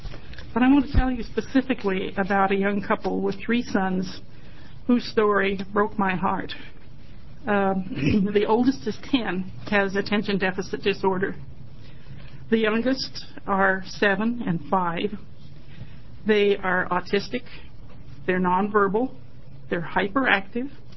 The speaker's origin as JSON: {"language": "English", "town": "Burns", "region": "Oregon", "country": "United States", "tie": "born or raised there", "lives_now": "Aloha, United States", "said": "I live in Aloha, but I'm originally from Burns, and I still miss the smell of sagebrush. I grew up in Harney County many long years ago"}